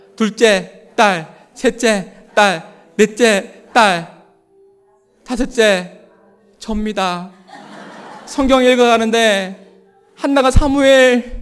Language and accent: Korean; Hamyang, South Gyeongsang, South Korea; born there; 저는 경상남도 함양군 용평 13-17번지 촌에서 태어나서